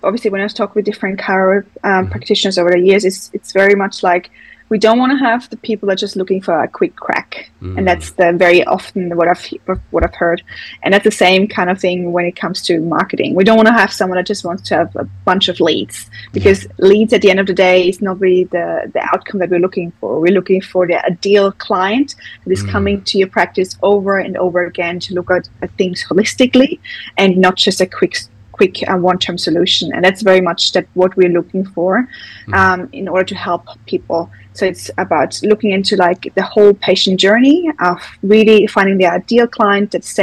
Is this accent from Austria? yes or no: yes; Austria; English is a second language; I'm originally from Austria, as you can maybe hear from the accent.